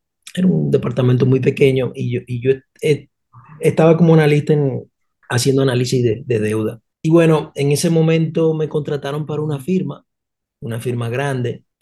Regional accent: Santo Domingo, Dominican Republic; Yo soy de Santo Domingo, de abuelos que fueron migrantes, no alemán, judío y español.

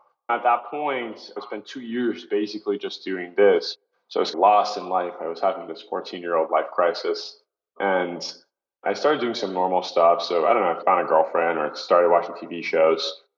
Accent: Brazil; English is a second language; So since I grew up in Brazil, I asked my parents to money to play a game

